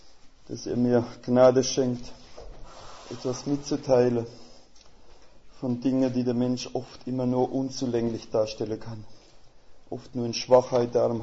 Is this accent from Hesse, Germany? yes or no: no; Rhineland-Palatinate, Germany; accent: Palatine German; Es ist halt so schön im Pfälzischer kann ich meiner Frau sagen, ich habe dich ein bisschen schon lieb.